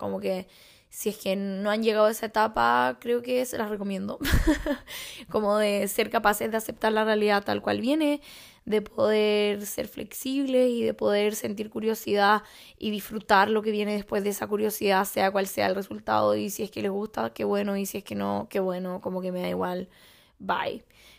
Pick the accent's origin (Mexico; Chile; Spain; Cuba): Chile; Santiago, Santiago Metropolitan Region; moved away; vengo de Santiago, de Chile, la capital, de ese país largo que está en el borde de Sudamérica.